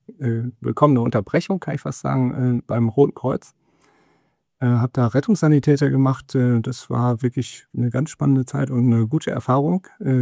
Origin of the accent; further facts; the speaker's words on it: Wilsum, Lower Saxony, Germany; ich bin gebürtiger Wilsumer, ich komme also aus der Samtgemeinde Oelsen, bin in Wilsum und Oelsen zur Schule gegangen, habe dann 1989 mein Abitur hier in Nordhorn gemacht